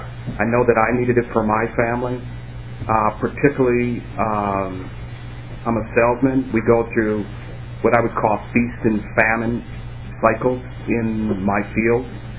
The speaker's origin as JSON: {"language": "English", "town": "Mendota Heights", "region": "Minnesota", "country": "United States", "tie": "born or raised there", "said": "I'm from Mendota Heights, Minnesota. I'm born and raised in Minnesota and thankful for that."}